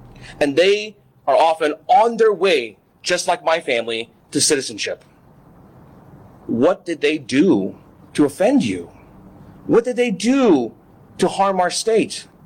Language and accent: English; Houston, Texas, United States; moved away; also born or lived in China; I was born in China, and I came to this country with my parents, and I became a United States citizen. I want to show you something. This is the house I grew up here, right here in Houston.